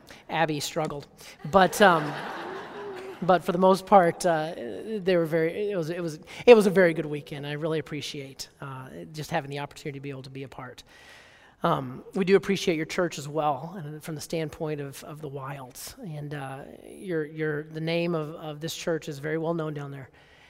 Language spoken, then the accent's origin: English; Alabama, United States; now in North Carolina, United States; Of course, I have lived in North Carolina for a while. I grew up in Alabama, so it's even worse.